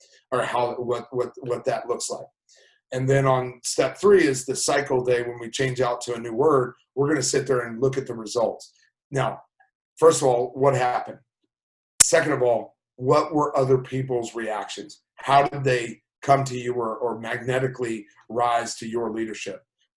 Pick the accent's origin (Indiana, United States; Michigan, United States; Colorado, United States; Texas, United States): Texas, United States; I grew up in Texas when I was young, so it'd have to be Roger.